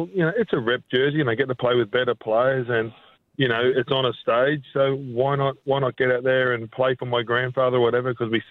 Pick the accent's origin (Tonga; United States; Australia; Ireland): Australia; born there; my grandfather's Scottish. His name's … I was never going to go play for Scotland because I was born in Australia. My mum and dad were born in Townsville